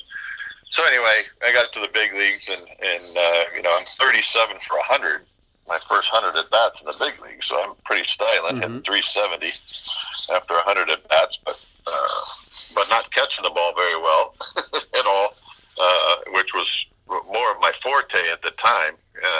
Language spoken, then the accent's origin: English; California, United States; But yeah, I mean, football was my life growing up in Northern California.